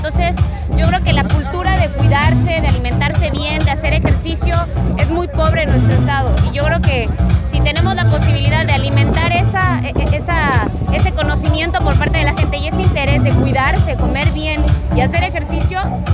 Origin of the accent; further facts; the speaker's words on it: Veracruz, Mexico; porque me siento muy veracruzana, amo Veracruz